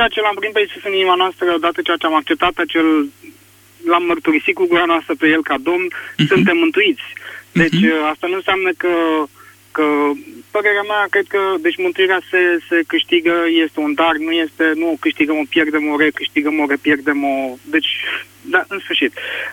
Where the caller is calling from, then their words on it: Bucharest, Romania; sunt din București.